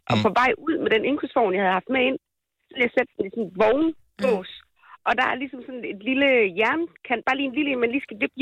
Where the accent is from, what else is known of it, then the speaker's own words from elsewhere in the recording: Løkken, North Denmark Region, Denmark; Jeg kommer fra Løkken.